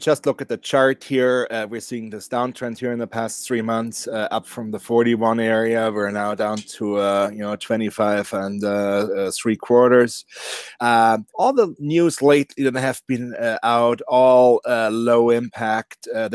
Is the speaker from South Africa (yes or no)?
no; Bavaria, Germany; I'm originally from Bavaria. In Germany